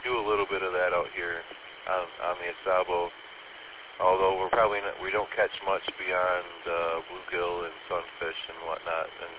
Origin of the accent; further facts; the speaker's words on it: Saginaw, Michigan, United States; because I'm from Saginaw, and my QTH is in Saginaw.